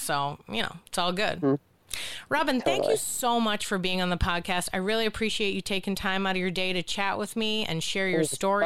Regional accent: Boston, Massachusetts, United States; also born or lived in New York; I grew up in Boston. I lived in New York for 10 years during UCB's height

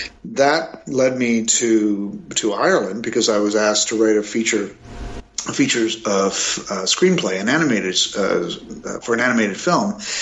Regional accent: Ontario, Canada; And then I moved to Toronto I grew up in the Niagara Falls, Hamilton, Ontario area, where a lot of improvisers like Martin Short and Eugene Levy came from. And that's, in fact, I think that was my hometown where I was born and they were born.

